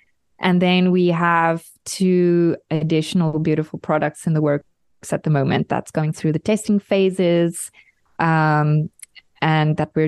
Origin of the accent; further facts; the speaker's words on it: South Africa; I'm a South African living in Europe.